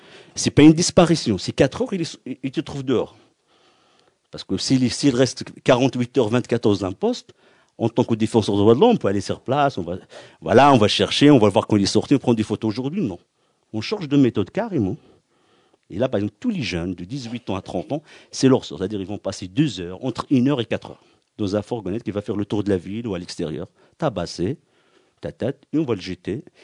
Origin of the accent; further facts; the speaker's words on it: Western Sahara; chez nous au Sahara occidental